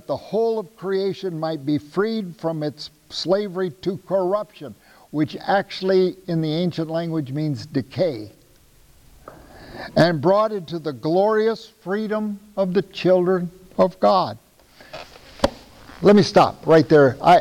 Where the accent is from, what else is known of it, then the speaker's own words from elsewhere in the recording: United States; You know, I'm an American. I have such a low level of suffering.